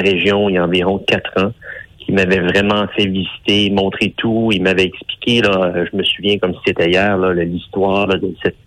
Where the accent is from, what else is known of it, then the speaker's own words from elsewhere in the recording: Ontario, Canada; Donc je suis de la région aussi, là, j'ai grandi dans l'Est ontarien. Je suis franco-ontarien, c'est une région que j'affectionne.